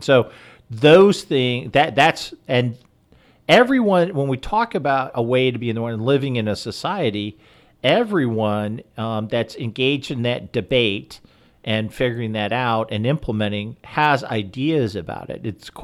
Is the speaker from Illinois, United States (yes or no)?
yes; Illinois, United States; now in Indiana, United States; because I'm originally from Illinois, been in Indiana most of my life now, but there's a very, growing up in the Chicagoland area, there was a far more liberal use of the horn of one's automobile.